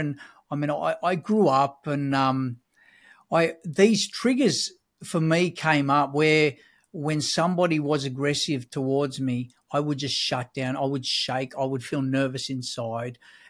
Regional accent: Czechia; So for me, I grew up over in Europe, in the Czech Republic, and typical European parents, they used to, what we call as abuse.

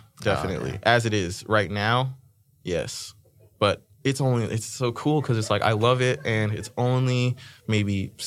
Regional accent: Foothill Ranch, California, United States; also born or lived in Inglewood, United States; Born in Inglewood, but raised in Orange County. Okay. So I was raised in a city called Foothill Ranch. And it's a little tiny suburb in the hills

